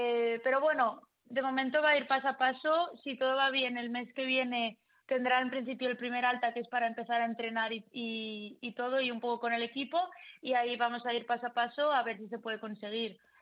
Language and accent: Spanish; Boadilla del Monte, Community of Madrid, Spain; born there; Sí, mi familia es de Argentina, pero llevamos, como 30 años mi madre lleva viviendo en Madrid y en Boadilla, y tanto mi hermana como yo nacimos en Boadilla.